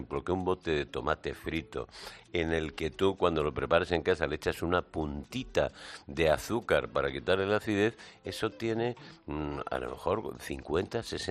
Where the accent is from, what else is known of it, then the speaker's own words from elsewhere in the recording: Spain; Como somos españoles